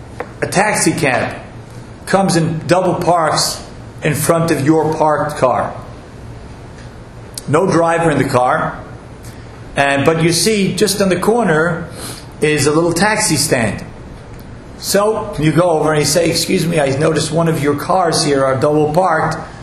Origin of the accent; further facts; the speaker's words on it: New York, United States; because I'm also from New York. I rode more the city buses than the trains